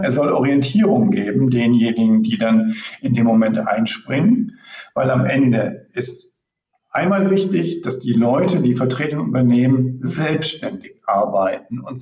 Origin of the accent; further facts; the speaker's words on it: Wuppertal, North Rhine-Westphalia, Germany; ich komme ja aus Wuppertal